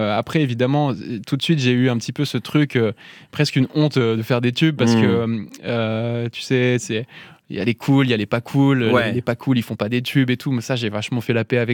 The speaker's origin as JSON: {"language": "French", "town": "Toulon", "region": "Provence-Alpes-Côte d'Azur", "country": "France", "tie": "born or raised there", "said": "parce que moi, j'ai grandi à Toulon, j'avais quasiment jamais voyagé de ma vie avant de faire de la musique."}